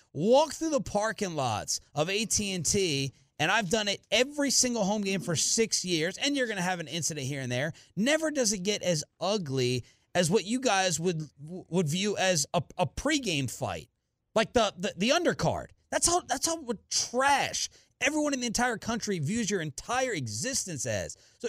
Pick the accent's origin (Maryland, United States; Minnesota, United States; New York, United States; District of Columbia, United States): Maryland, United States; born there; We're not firing shots just straight from Texas. I was born in Maryland.